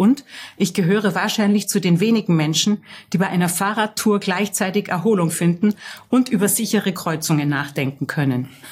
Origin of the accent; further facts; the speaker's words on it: Augsburg, Bavaria, Germany; born there; Stimmt. Geboren wurde ich 1968 in Augsburg. Ich habe Philosophie und Politik studiert, in Berlin an der FU